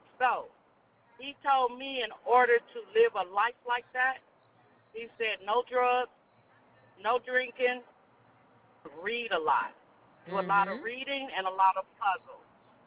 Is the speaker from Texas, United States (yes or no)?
yes; Dallas, Texas, United States; I'm from Dallas so far, so good.